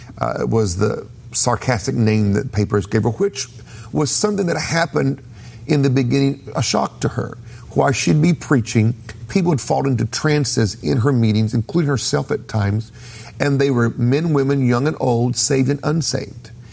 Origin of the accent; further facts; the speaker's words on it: Tulsa, Oklahoma, United States; I grew up in Tulsa, so I'm a Haganite.